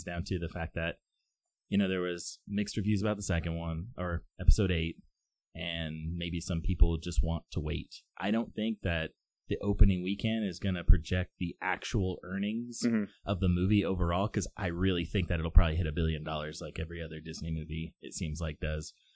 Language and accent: English; Puerto Rico; I'm from Puerto Rico